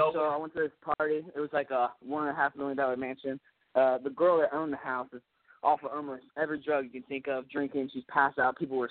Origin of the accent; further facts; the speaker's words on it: Hudson, Ohio, United States; also born or lived in Cincinnati; I'm from Hudson. I used to live down in Cincinnati.